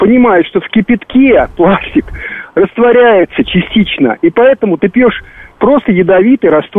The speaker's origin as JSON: {"language": "Russian", "region": "Baku", "country": "Azerbaijan", "lives_now": "Moscow Oblast, Russia", "said": "Вот послушайте, я бакинец, и чай – это близнецы-братья."}